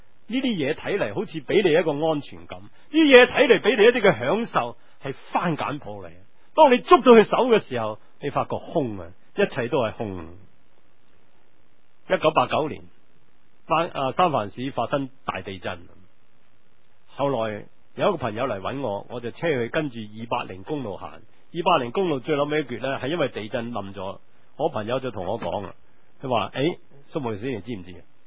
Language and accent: Cantonese; Hong Kong; 這個就是我們香港人的寫照